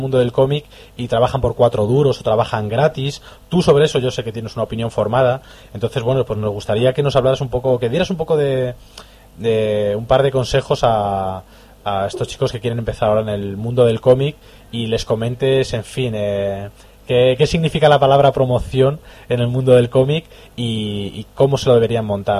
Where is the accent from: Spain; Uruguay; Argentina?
Spain; Rivas-Vaciamadrid, Community of Madrid; Los que somos de Rivas conocemos esas cosas, sí.